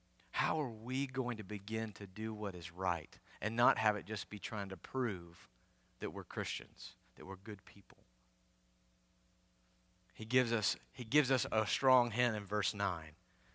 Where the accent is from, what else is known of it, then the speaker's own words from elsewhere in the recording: the South, United States; I love the South. I'm proud of the South. I grew up in the South, but we are some fake people.